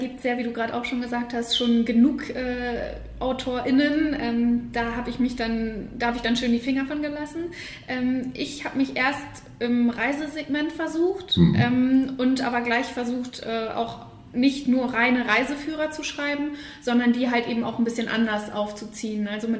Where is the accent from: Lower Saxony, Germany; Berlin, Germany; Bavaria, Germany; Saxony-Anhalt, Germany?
Lower Saxony, Germany; Leer; born there; ich bin 27 Jahre alt, gebürtige Ostfriesin, bin in Leer geboren